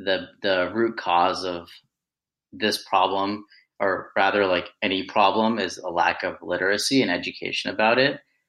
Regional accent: Northeast, United States; So kind of growing up in the Northeast, there was a lot of, it was nice and the education system was great

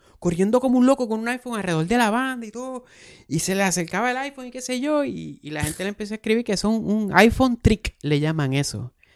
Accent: Bayamón, Puerto Rico; Y yo soy de Bayamón

